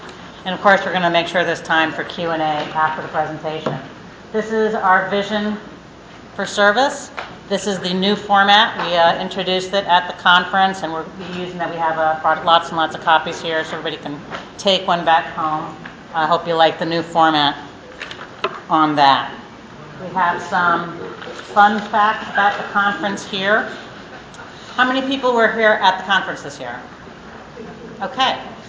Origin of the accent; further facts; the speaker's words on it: New York, United States; I'm from New York, and this is my first WSLD.